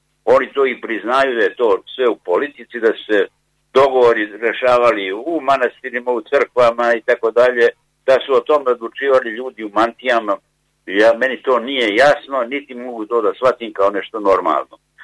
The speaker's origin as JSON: {"language": "Serbian", "town": "Budva", "region": "Budva Municipality", "country": "Montenegro", "tie": "born there", "said": "u Evropi sam rođen sam u Budvi, rođen sam u Crnoj Gori."}